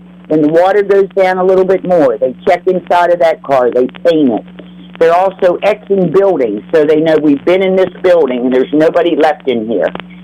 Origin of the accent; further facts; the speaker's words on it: Fulton, West Virginia, United States; I grew up here in Fulton. We only had flood days, not, you know, snow days.